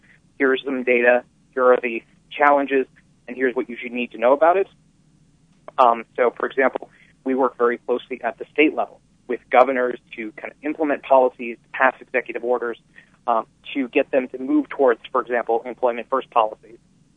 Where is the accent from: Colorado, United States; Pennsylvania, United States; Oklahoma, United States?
Colorado, United States; A lot of my closest friends growing up in Colorado were on the spectrum, on the autism spectrum to one degree or another.